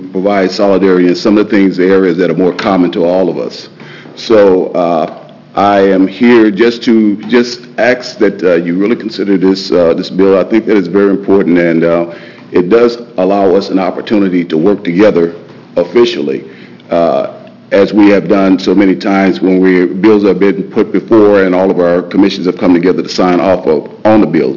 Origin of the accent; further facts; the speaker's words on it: Eugene, Oregon, United States; I'm here from Eugene, Oregon